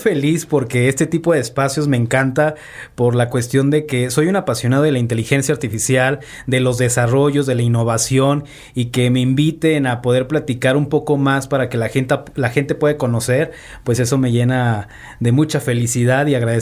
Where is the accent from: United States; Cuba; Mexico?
Mexico; Tamaulipas; soy de Tamaulipas, soy norteño, ya la voz se me está acoplando más a chilango